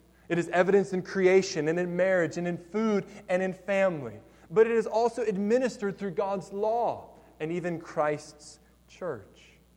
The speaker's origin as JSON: {"language": "English", "country": "United States", "said": "Like, I am so American in this moment."}